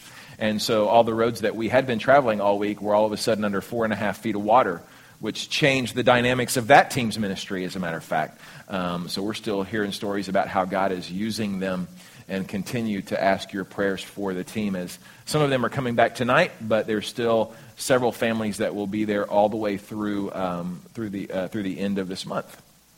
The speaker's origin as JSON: {"language": "English", "town": "Houston", "region": "Texas", "country": "United States", "tie": "born or raised there", "said": "I remember growing up in Houston, and our family would go down to the beach to Galveston"}